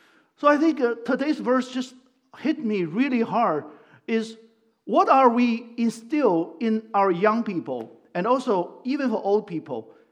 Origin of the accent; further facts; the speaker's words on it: China; You know, growing up in China, and I know how to eat the chicken head.